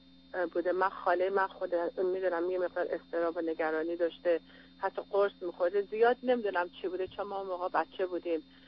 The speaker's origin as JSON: {"language": "Persian", "country": "Iran", "also_born_or_lived": "Europe", "moved": "yes", "lives_now": "United States", "said": "من تقریبا 30 سال از ایران اومدم بیرون، یه مقدار اروپا بودم، بعد 20 سالم هست که ازدواج کردم و در آمریکا هستم."}